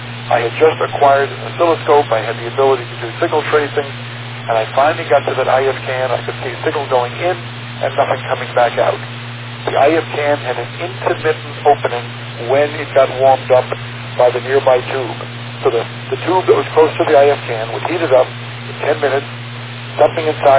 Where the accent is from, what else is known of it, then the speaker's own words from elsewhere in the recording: Middle Island, New York, United States; There was a particular set in my hometown where I was the chief repair person in Middle Island, Long Island.